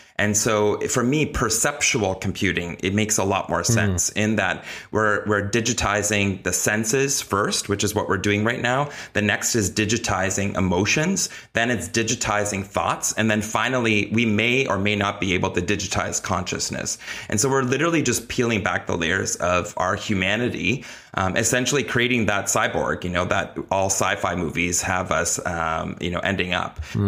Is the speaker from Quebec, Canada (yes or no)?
no; Kitchener, Ontario, Canada; Canada, which is where I'm from. They're actually from my hometown, Kitchener-Waterloo